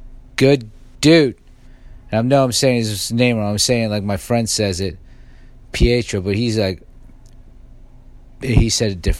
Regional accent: New York, United States; I was in Texas. Some dude's like, where are you from? Like, I'm from New York.

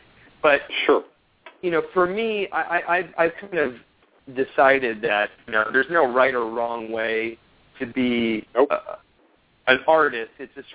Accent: Georgia, United States; when I was a kid growing up in Georgia, we had this house, our family had this house on a lake where I spent all of my summers

